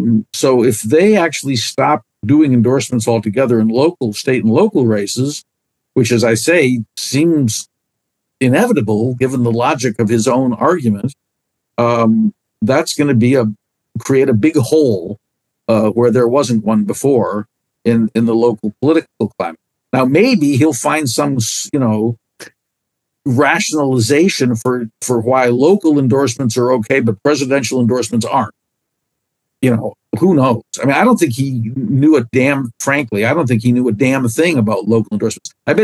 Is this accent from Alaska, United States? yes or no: no; Bethesda, Maryland, United States; since I was a kid, growing up in Chevy Chase in Bethesda, Maryland.